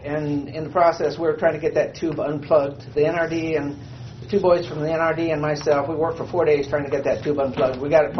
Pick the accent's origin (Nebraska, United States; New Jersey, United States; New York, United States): Nebraska, United States; Homer; from Homer, Nebraska. I farm along Pigeon Creek